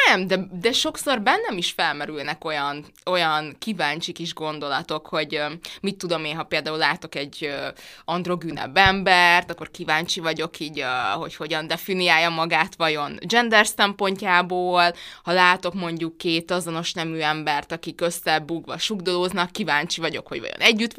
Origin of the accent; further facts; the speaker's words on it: Budapest, Hungary; Én budapesti vagyok, amúgy 9. kerületben lakom.